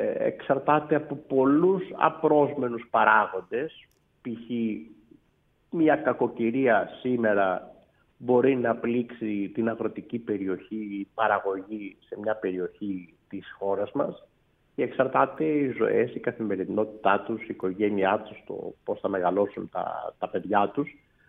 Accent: Western Greece, Greece; προερχόμενος από μια αγροτική περιοχή, μεγαλώνοντας εκεί στην Λακαρνανία, λοιπόν, που είναι κατεξοχήν αγρότες

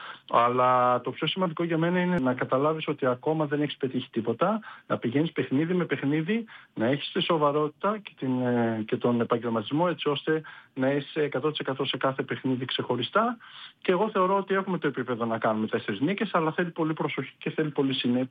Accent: Larissa, Thessaly, Greece; Εγώ ξέρω ότι είμαι από Λάρισα, οπότε ξέρω ότι είναι μια πόλη που αγαπάει το βόλιο

